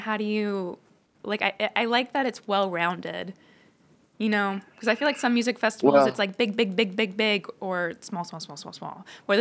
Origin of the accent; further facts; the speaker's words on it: Charleston, West Virginia, United States; Like, I come from Charleston, West Virginia, which in many people's eyes is a small town